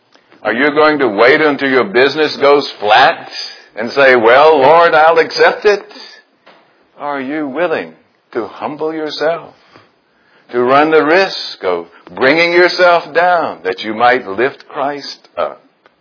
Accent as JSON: {"language": "English", "town": "Jackson", "country": "United States", "tie": "born or raised there", "said": "when I was growing up in Jackson, there were four boys and we were in one bedroom."}